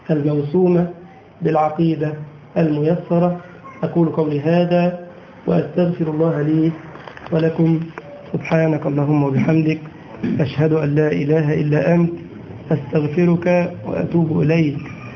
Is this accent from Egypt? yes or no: yes; Egypt; موجود عندنا في مصر جميل، في المتحف المصري ده